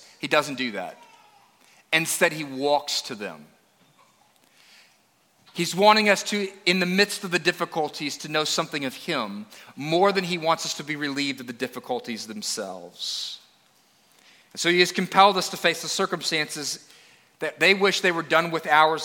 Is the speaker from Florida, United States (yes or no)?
yes; Florida, United States; I grew up in Florida, on the east coast of Florida. I lived through 5 hurricanes growing up.